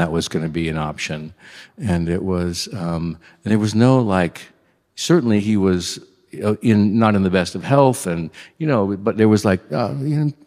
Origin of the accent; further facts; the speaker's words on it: Washington, United States; Washington is it's two states for me. You know, it's the West Side, East Side. I grew up in the East Side.